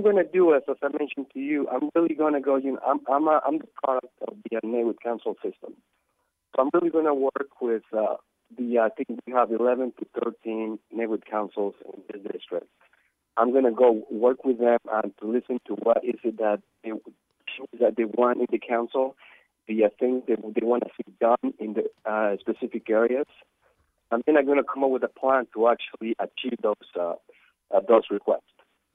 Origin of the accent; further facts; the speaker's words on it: Mexico City, Mexico; now in Los Angeles, United States; I'm from Mexico City, as you can hear my accent.